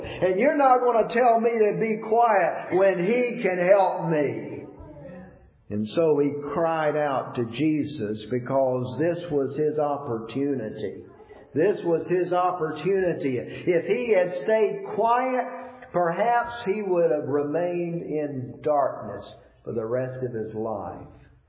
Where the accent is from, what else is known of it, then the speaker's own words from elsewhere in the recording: Georgia, United States; I'm from Georgia, and so when I'm on the road to Georgia, I don't want to stop.